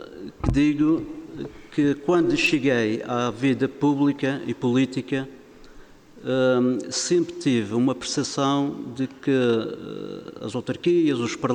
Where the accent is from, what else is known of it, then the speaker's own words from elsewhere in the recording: Madeira, Portugal; como mulher que fui e que nasci com todo o orgulho na Ilha da Madeira, nasci, cresci, fui educado